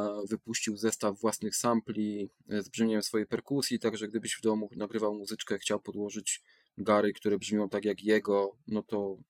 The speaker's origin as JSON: {"language": "Polish", "town": "Wrocław", "region": "Lower Silesian Voivodeship", "country": "Poland", "tie": "born or raised there", "said": "I będąc rodowitym wrocławianinem"}